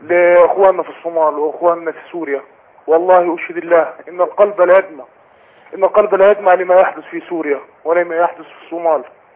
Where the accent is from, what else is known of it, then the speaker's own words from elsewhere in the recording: Aswan, Aswan Governorate, Egypt; من أسوان إن شاء الله.